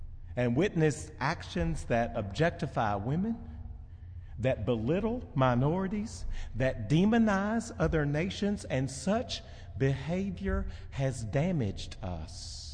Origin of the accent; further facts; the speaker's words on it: Tennessee, United States; also born or lived in Arkansas; Growing up in East Tennessee and Arkansas